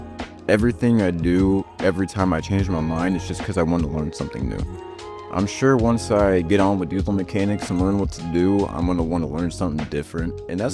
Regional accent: Joplin, Missouri, United States; born there; I was born in Joplin.

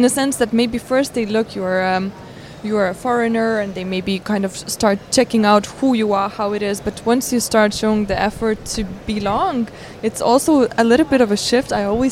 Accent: Lithuania; first language Lithuanian; English is a second language; Okay, so it's Lithuanian is my mother tongue. It's English. I'm quite good with Russian.

